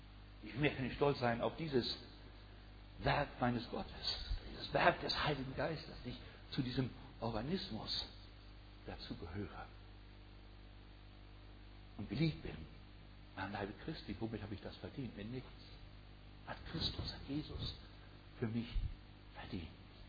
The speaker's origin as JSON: {"language": "German", "town": "Norden", "region": "Lower Saxony", "country": "Germany", "tie": "born or raised there", "said": "Ich denke an einen Menschen aus Norden, aus meiner Heimatstadt"}